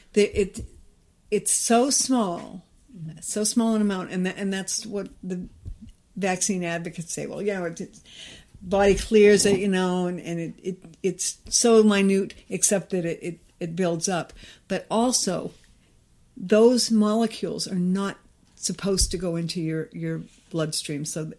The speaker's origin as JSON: {"language": "English", "town": "Northport", "region": "Maine", "country": "United States", "said": "I'm from Northport, Maine."}